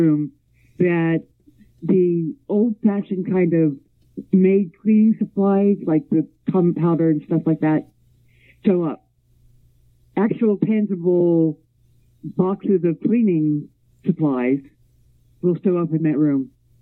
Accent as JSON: {"language": "English", "town": "Point Pleasant", "region": "West Virginia", "country": "United States", "tie": "born there", "said": "Well, I was born in Point Pleasant, and I have seen Mothman."}